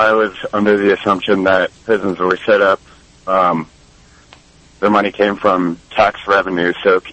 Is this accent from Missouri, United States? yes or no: yes; Kansas City, Missouri, United States; I'm from Midtown, KC.